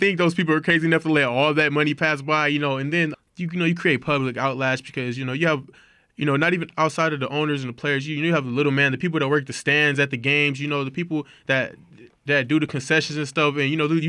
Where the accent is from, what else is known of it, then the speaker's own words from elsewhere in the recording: California, United States; When you grow up out here, there's a lot of emphasis on sports, you know, specifically football in Southern California